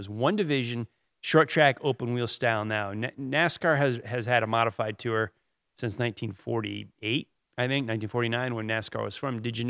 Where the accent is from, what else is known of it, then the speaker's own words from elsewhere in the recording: Connecticut, United States; Yeah, I grew up in Connecticut. Got into racing up there, believe it or not.